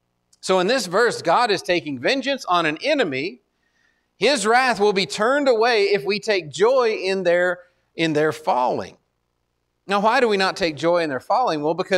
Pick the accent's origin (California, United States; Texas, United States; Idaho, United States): Texas, United States; Austin; now in Wyoming, United States; We came from Austin, and so it feels like a small town.